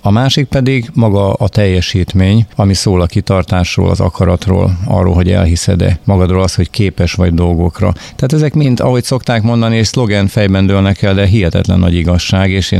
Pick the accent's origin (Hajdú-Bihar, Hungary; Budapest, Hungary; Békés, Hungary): Békés, Hungary; Békéscsaba; now in Eger, Hungary; Egyébként 45 évig Békés Csabán éltem, alföldi gyerek vagyok.